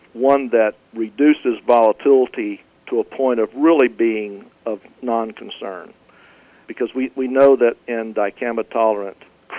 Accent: Florida, United States; I was born and raised in Northwest Florida on a small, diversified farm.

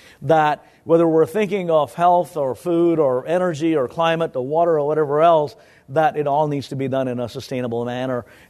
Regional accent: India; now in United States; I was born and raised in India as a rice eater

